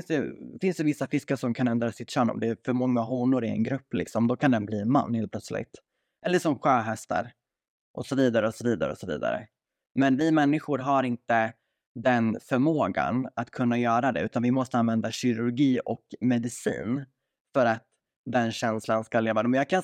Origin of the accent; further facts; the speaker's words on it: Borlänge, Dalarna County, Sweden; Men det började ju från BUP i Borlänge, där jag är uppvuxen då.